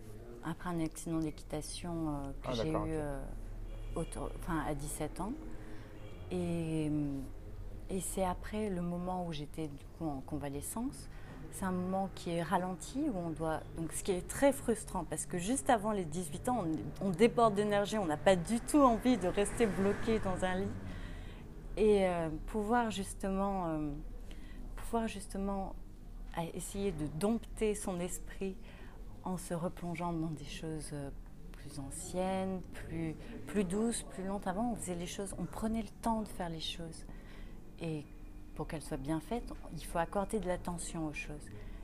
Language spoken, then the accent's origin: French; Grenoble, Auvergne-Rhône-Alpes, France; Je suis une fille qui vient de montagne. Je suis grenobloise d'origine